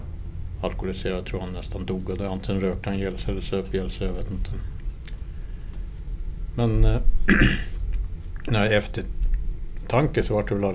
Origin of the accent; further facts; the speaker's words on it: Länna, Uppsala County, Sweden; Ursprungligen är jag från Länna, 2 mil öster om Uppsala.